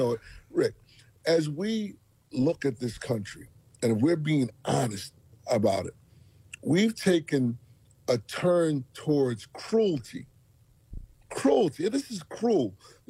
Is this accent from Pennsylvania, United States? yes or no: yes; Philadelphia, Pennsylvania, United States; And I tell him, look, I come from North Philadelphia, a poor neighborhood.